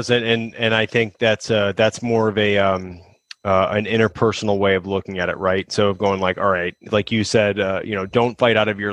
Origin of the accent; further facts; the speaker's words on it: Chicago, Illinois, United States; I grew up in Chicago, right?